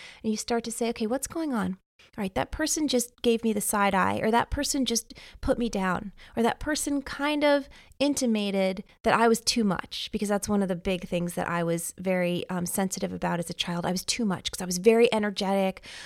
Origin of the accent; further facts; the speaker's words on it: New York, United States; accent: New York; Anyone who's been to, wow, my New York accent really just came out there, pause.